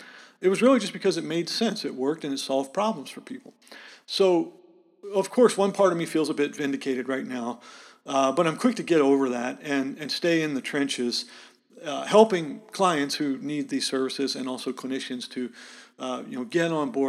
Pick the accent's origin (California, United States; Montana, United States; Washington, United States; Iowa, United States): Montana, United States; And actually, Montana, my home state, was a leader in the adoption of this technology, particularly because of the rural areas that we have in the state.